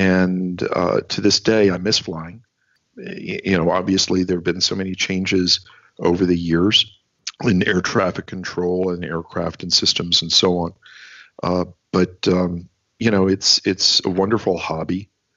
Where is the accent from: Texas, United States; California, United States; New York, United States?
New York, United States; New York City; Which is no small feat when you consider I grew up in New York City.